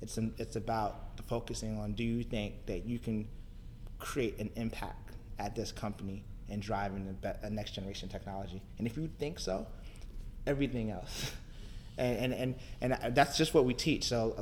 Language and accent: English; Baltimore, Maryland, United States; also born or lived in West Virginia; now in Cincinnati, United States; I grew up in Baltimore. I went to school in West Virginia. I then went into the government.